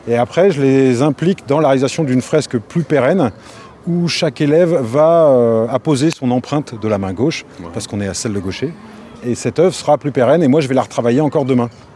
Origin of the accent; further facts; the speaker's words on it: Brittany, France; Et ben en fait je viens de Bretagne